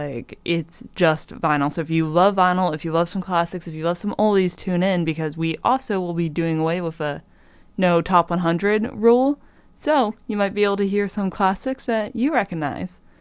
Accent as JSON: {"language": "English", "region": "Rhode Island", "country": "United States", "said": "I'm from Rhode Island."}